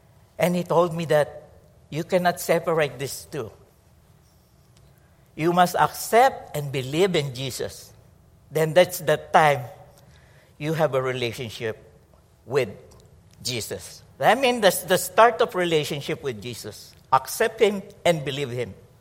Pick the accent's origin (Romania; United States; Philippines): Philippines; English is a second language; I am connected to … I am a Filipino. I am connected to Philippines.